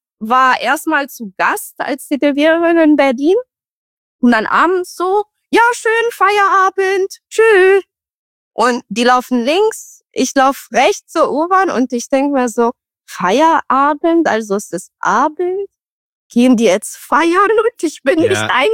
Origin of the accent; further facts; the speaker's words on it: Romania; ich komme aus Rumänien